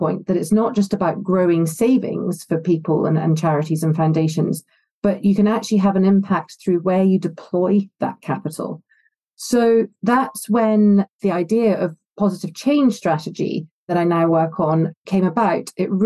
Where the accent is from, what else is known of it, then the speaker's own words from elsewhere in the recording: Scotland, United Kingdom; Well, I grew up in a small village in the northeast of Scotland near the city of Aberdeen. I started off attending the village school, which just had 40 pupils